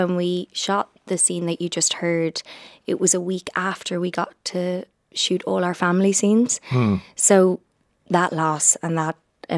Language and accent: English; Ireland; we can walk into the rooms with our heads held high being Irish, and there is a buzz about being an Irish creative now at the moment.